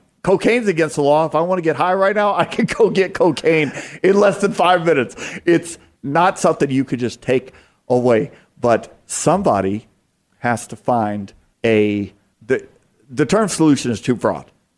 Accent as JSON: {"language": "English", "region": "the South", "country": "United States", "said": "I'm from the South. You know what bless your heart means? You're stupid. That's what bless your heart means in the South."}